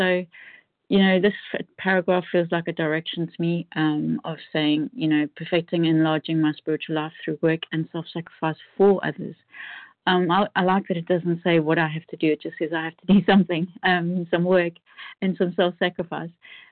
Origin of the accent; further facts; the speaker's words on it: United Kingdom; I'm from the United Kingdom.